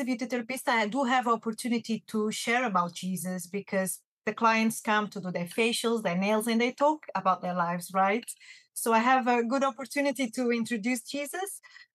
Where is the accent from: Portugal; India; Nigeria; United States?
Portugal; I'm from Portugal.